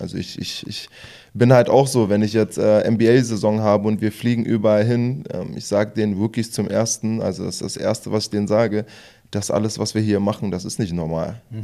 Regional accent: Germany; Also in Deutschland, es war früher so, muss ich ehrlich sagen, wo ich aufgewachsen bin, Kindergarten, Schule

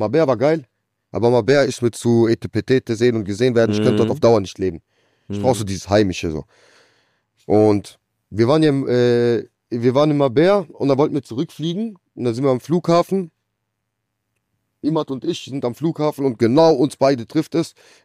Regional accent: Mannheim, Baden-Württemberg, Germany; Ich freue mich auf Mannheim. Das ist mein erstes Mal, dass ich in Mannheim spiele.

